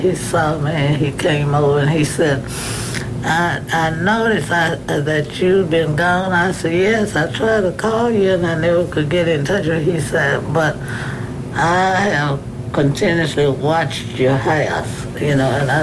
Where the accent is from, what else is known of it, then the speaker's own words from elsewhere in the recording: Denton, United States; when I was growing up in Denton, when I finished high school is when I really realized what juvenile delinquency was.